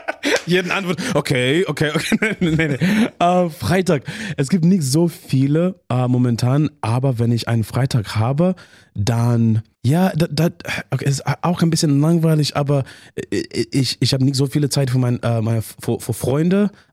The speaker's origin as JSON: {"language": "German", "country": "Zimbabwe", "tie": "born there", "second_language": "German", "said": "Also ich bin in Zimbabwe geboren und wir haben im Sand gespielt."}